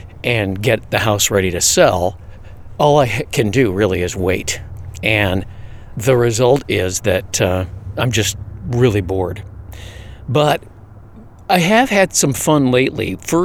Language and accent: English; Chicago, Illinois, United States; I'm from the Midwest. Most of the stuff, the oldest thing where I grew up in Chicago was Fort Dearborn